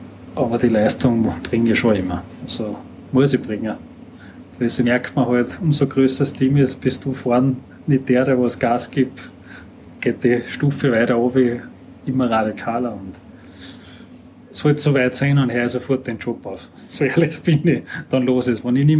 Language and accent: German; Hinterglemm, Salzburg, Austria; born there; bin ein Österreicher, also ein gebürtiger Hinterklemmer, also über den Berg drüber.